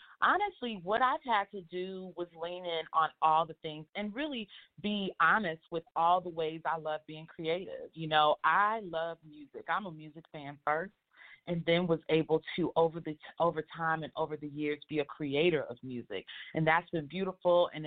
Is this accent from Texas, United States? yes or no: yes; Texas, United States; I'm from Texas, so you know we love Mexican food.